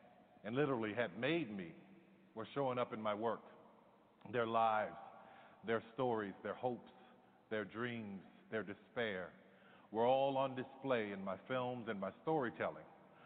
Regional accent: New Orleans, Louisiana, United States; I grew up in New Orleans.

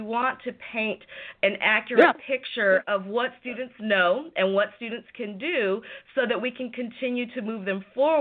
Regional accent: California, United States; also born or lived in Washington State; I'm from California, but I lived in Washington State for 19 years.

